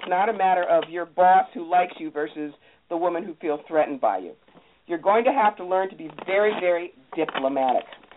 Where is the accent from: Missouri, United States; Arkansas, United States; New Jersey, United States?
New Jersey, United States; Cherry Hill; I grew up in Cherry Hill.